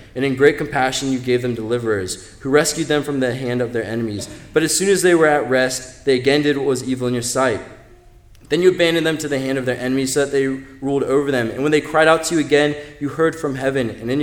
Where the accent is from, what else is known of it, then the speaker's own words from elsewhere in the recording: Smithfield, Virginia, United States; now in Australia; in this little town called Smithfield in Virginia in the United States. If you haven't figured out, I'm not from Australia yet. And on this property I grew up in, this log cabin in the woods